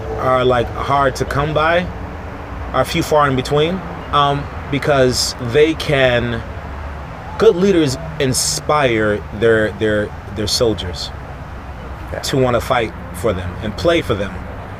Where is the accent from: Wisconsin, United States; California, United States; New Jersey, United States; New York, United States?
New York, United States; Rochester; I always say I'm from Rochester, like, you know, and to me, it means something because I grew up there and I know what the culture is like there